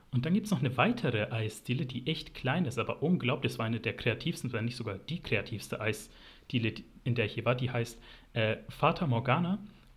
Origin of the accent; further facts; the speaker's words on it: Nuremberg, Bavaria, Germany; ich komme ja aus Nürnberg und da ist es erstaunlich normal